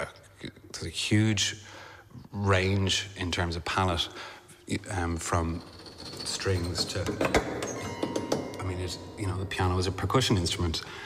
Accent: Ireland; growing up as an Irish Catholic, you know, with a faith that spends a lot of its time regretting the past and with promises of a better future

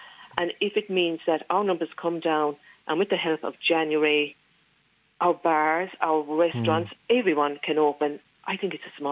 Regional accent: Ireland; We've survived the famine. We've survived plenty of things. We're Irish.

